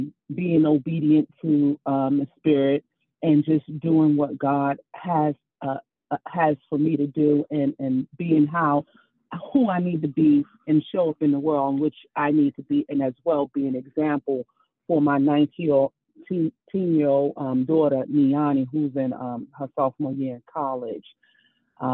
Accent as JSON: {"language": "English", "region": "New York", "country": "United States", "lives_now": "Maryland, United States", "said": "I'm from Maryland. And well, I'm from New York, but I live in Maryland."}